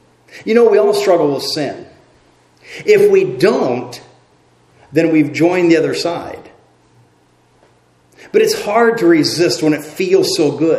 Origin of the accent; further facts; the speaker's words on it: Indiana, United States; When we first moved here, you said I talk funny because I was from the Midwest. I wasn't from around here.